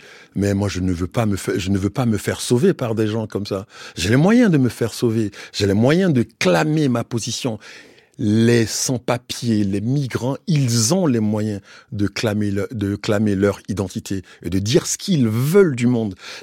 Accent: Abidjan, Côte d’Ivoire; Moi, quand je venais d'Abidjan, j'ai vu des gamins sans culture politique

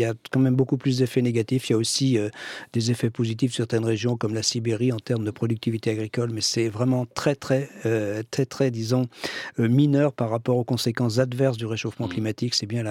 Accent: Brittany, France; Même si je suis breton

